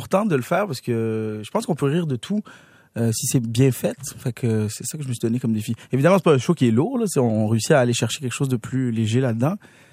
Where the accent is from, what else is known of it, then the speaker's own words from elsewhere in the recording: Montreal, Quebec, Canada; also born or lived in Laval; J'ai grandi à plein d'endroits à Montréal, parce que quand on est arrivé ici, on a beaucoup bougé, beaucoup de déménagements. J'ai grandi dans Antic, j'ai grandi dans Rosemont, j'ai grandi dans à Laval, Laval Est et Ouest.